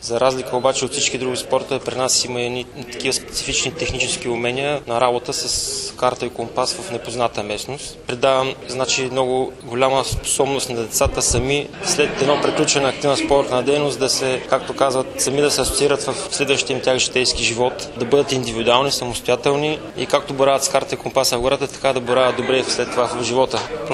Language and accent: Bulgarian; Velingrad, Pazardzhik Province, Bulgaria; born there; Роден съм в Велинград, завършил съм Национална спортна академия с специалност треньор по ориентиране. 12 години съм в този град.